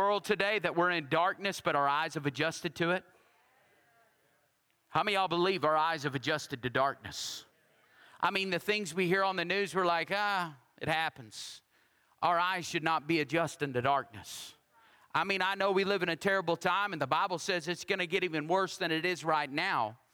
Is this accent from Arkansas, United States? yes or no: no; Texas, United States; She said, you're from Texas. I said, I am from Texas. She said, I could tell by the way you talked.